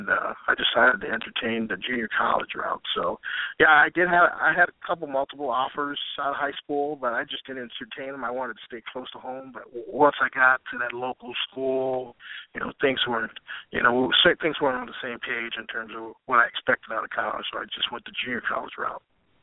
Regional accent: Miami, Florida, United States; Well, I grew up in Miami, Florida. I grew up in an athletic family.

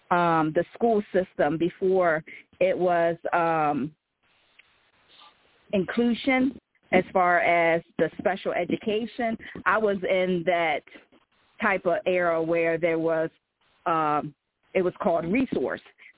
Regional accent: Salisbury, Maryland, United States; That's where I'm from. I'm in from Salisbury, Maryland, on the Eastern Shore, raised there.

